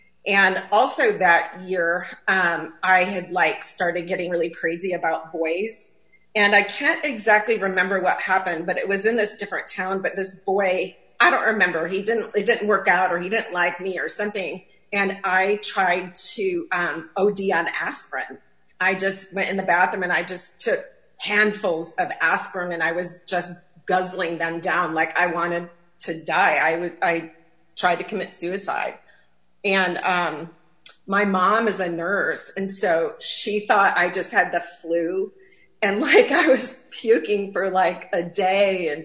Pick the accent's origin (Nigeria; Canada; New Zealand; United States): United States; Michigan; I grew up in Northern Michigan, and I have three older brothers